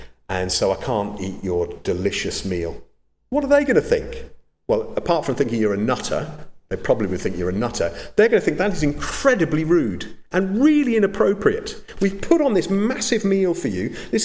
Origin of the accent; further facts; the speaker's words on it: United Kingdom; I've said this before, we are British, and I apologise for that.